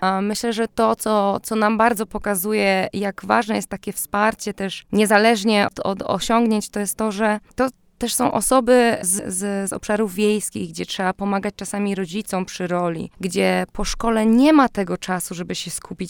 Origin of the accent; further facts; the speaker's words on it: Warsaw, Masovian Voivodeship, Poland; bo jestem po prostu z Warszawy